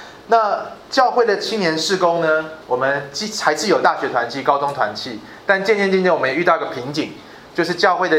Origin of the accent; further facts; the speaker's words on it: Taiwan; moved away as an adult; now in United States; 我刚从台湾来到美国的时候，抱着满腔热血